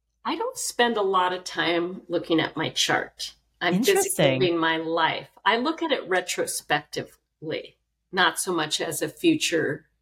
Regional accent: New York City, New York, United States; I am Jewish from New York City, intellectual parents, they could care less.

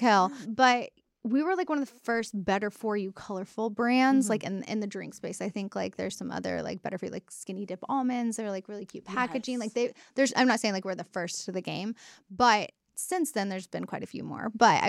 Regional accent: Texas, United States; like I grew up in Texas, cherry limeade Sonic.

